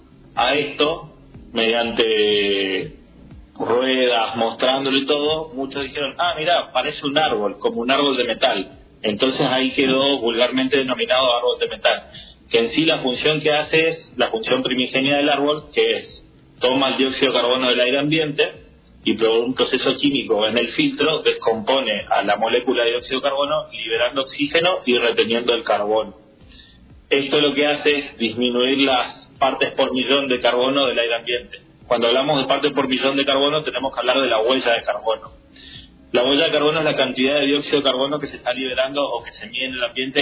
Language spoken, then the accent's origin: Spanish; Corrientes, Argentina; Yo soy de Corrientes.